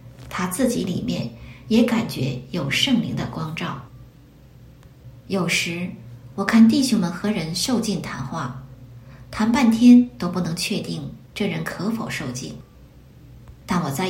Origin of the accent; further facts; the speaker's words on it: northern China, China; accent: northern; 因为我说话北腔北调，是一个道道地地的北方人